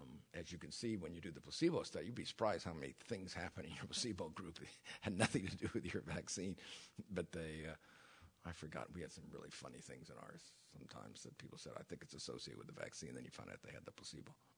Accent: California, United States; I come from Marin County, California, where the mothers are screaming about vaccinating their babies.

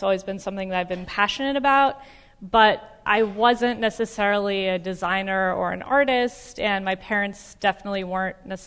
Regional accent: Florida, United States; moved away as an adult; I grew up in South Florida, and I was moving to Pittsburgh, Pennsylvania, and living in the cold for the first time

